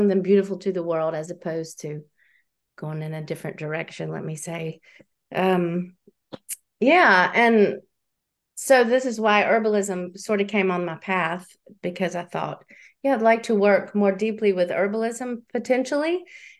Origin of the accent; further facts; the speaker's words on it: United States; now in Netherlands; Well, I'm American, but I have a Dutch husband, and we've lived in the Netherlands for almost 14 years. So, I do speak Dutch, but it's not such a comfortable language, honestly, for me.